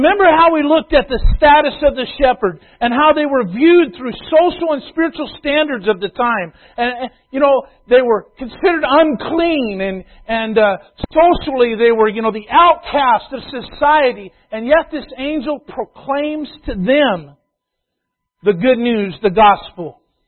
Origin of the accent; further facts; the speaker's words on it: United States; well, sure, you know, I'm an American.